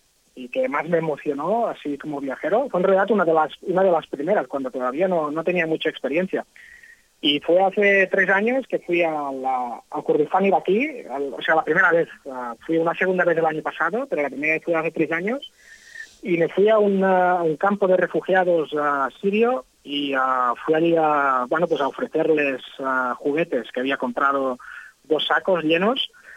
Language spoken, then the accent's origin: Spanish; Catalonia, Spain; Y ahora me volveré a Cataluña, a mi pueblo